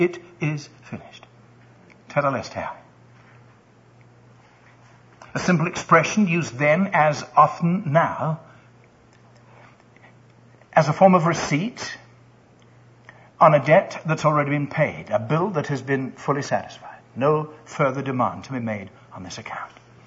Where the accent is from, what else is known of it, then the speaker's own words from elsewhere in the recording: England, United Kingdom; born there; For one thing, I was born in England.